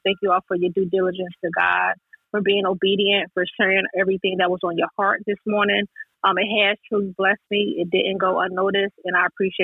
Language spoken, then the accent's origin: English; Philadelphia, Pennsylvania, United States; I'm from Philadelphia, Pennsylvania.